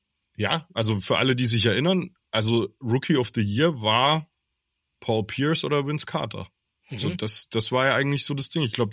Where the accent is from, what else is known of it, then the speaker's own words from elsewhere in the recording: Würzburg, Bavaria, Germany; das gab es ganz vereinzelt in dem einen Laden bei uns in Würzburg